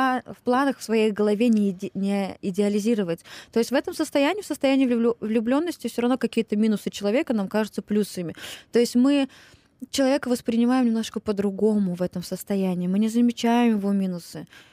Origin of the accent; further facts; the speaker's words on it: Belebey, Bashkortostan, Russia; В Белебей, я же родом из Белебея.